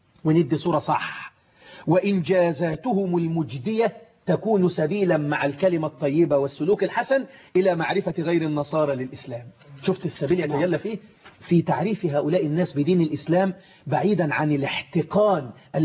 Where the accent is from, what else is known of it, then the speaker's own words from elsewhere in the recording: Egypt; وهو مصري وأنا مصري